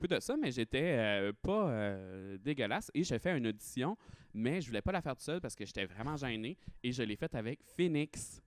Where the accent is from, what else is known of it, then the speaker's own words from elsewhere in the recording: New Brunswick, Canada; Pas mal avec ma grand-mère quand j'étais jeune au Nouveau-Brunswick.